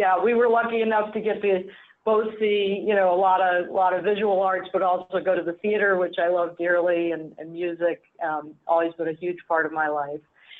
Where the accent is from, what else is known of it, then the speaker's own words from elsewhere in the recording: New York City, New York, United States; I grew up in New York City, one brother, one sister. We lived in Manhattan in the 50s, 60s, 70s.